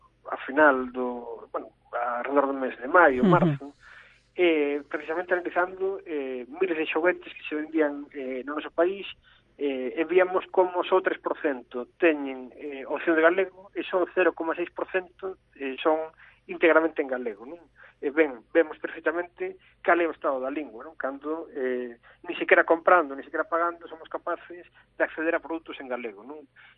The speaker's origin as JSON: {"language": "Galician", "region": "Galicia", "country": "Spain", "said": "Temos que ser nos galegos quen actúe para reverter esta situación. A nosa lingua ten tanto dereito a estar como calquera outra"}